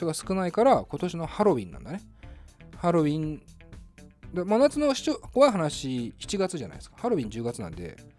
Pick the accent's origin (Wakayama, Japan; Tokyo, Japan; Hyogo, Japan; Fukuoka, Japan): Tokyo, Japan; Setagaya; 結局世田谷生まれ世田谷育ちの、音楽映画好きですから